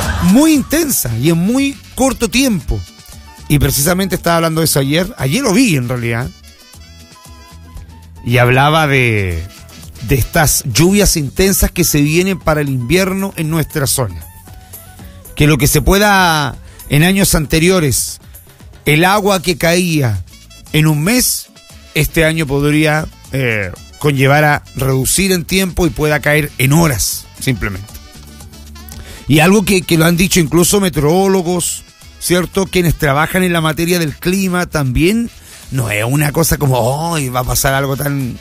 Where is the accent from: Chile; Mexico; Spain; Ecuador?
Chile; somos chilenos también, pues si dejamos todo para el final, y me incluyo